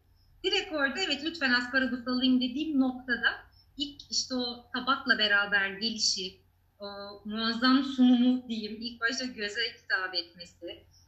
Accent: İzmir, Turkey; biz hani İzmir kökenliyiz, orada büyüdüm, doğdum, okudum vesaire. Baba tarafı Muğlalı

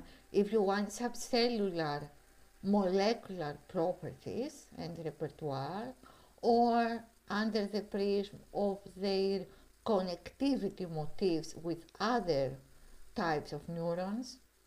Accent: Crete, Greece; English is a second language; also born or lived in Heraklion; now in Berlin, Germany; the last 10 years before I came here in Berlin for my PhD. And I'm also from Crete, from Greece. Yeah, I'm a bit crazy. I'm a bit Mediterranean personality

